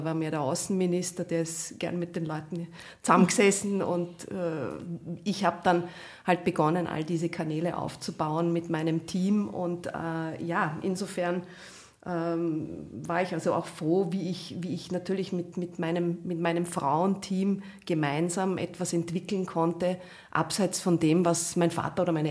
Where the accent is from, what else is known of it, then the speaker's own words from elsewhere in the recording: Salzburg, Austria; Salzburg ist meine Heimatstadt. Ja. In Salzburg bin ich geboren, da bin ich in die Schule gegangen. Und da bin ich groß geworden